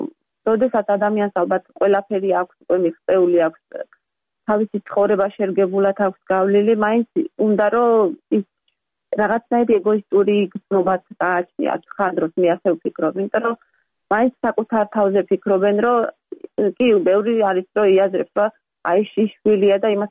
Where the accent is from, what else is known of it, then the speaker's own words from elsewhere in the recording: Batumi, Adjara, Georgia; moved away; ქალაქში გავიზარდე, ბათუმში გავიზარდე და დღეში სამჯერ დაბხულობით სულ თითქმის ზღვაზე ვიყავით, იმიტომ რომ ძალიან ახლოს ვცხოვრობ დაბერ ცენტრში ქალაქში.